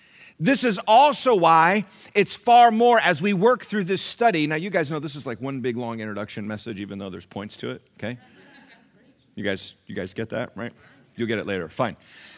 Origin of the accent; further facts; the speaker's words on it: Sacramento, California, United States; also born or lived in Germany; when I was born in Germany, and we were there for a little while, and then my dad got assigned to California.